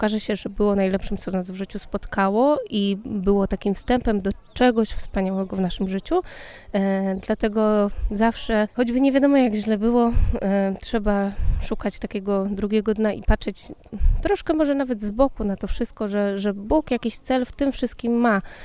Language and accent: Polish; Czastary, Łódź Voivodeship, Poland; ja nie jestem z parafii paulińskiej, ponieważ jestem z Czastar